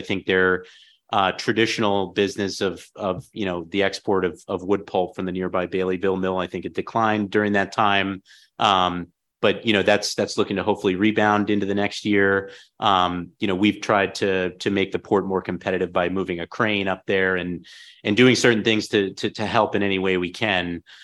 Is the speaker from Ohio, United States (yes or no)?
no; Maine, United States; As a former merchant mariner, it's a great honor to be back in my home state doing this work that I love while being able to go home to my family every night.